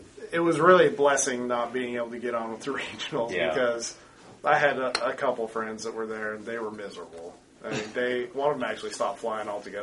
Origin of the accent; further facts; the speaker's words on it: Alaska, United States; but growing up in Alaska, it was always kind of a draw, like maybe I should just go fly up there.